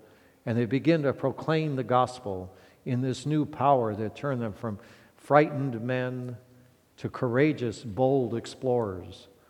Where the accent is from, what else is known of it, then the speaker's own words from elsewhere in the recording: Midwest, United States; I grew up in the Midwest in summer. It was always thunderstorms and tornadoes all summer long